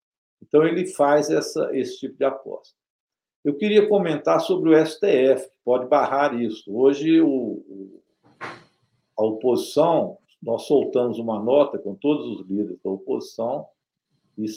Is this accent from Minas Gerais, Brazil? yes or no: yes; Belo Horizonte, Minas Gerais, Brazil; born there; Eu sou nascido em Belo Horizonte, mas minha família é toda aí do lado, é do Manhuaçu, de São João do Manhuaçu.